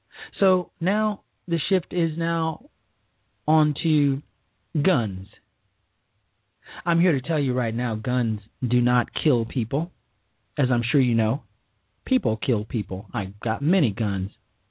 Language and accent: English; Chicago, Illinois, United States; my hometown of Chicago is experiencing a rather interesting situation.